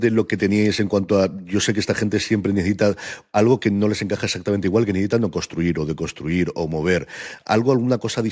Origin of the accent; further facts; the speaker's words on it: Alicante, Valencian Community, Spain; Yo vengo de Alicante y en la Costa Blanca siempre tenemos una obsesión que es desestacionalizar como sea